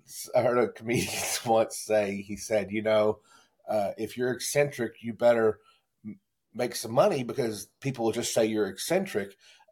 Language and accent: English; North Richland Hills, Texas, United States; also born or lived in Fort Worth; Well, I was born in Fort Worth, and I grew up in North Richland Hills.